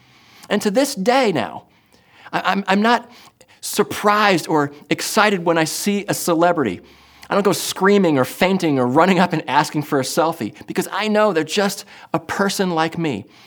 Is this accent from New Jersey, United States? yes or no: yes; New Jersey, United States; Now, listen, I'm from New Jersey.